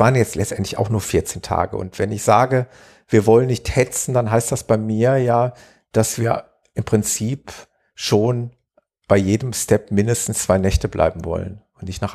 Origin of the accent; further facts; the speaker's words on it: Gelsenkirchen, North Rhine-Westphalia, Germany; Das ist tatsächlich so in etwa so eine Größenordnung wie meine Heimatstadt Gelsenkirchen